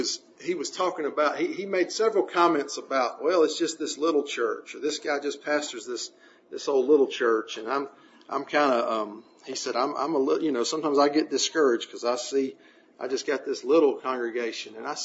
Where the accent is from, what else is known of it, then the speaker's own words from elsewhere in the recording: Alabama, United States; I'm from Alabama. Sometimes I struggle with my words.